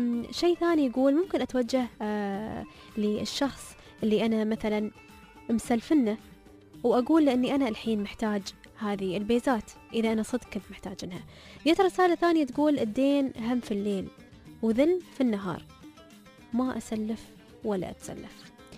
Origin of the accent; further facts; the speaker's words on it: United Arab Emirates; هني عندنا في الإمارات